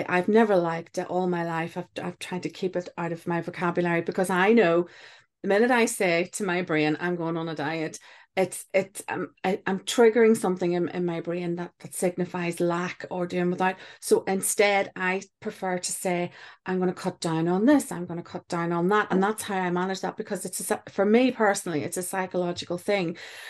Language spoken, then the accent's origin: English; Ireland; growing up in Ireland as an Irish Catholic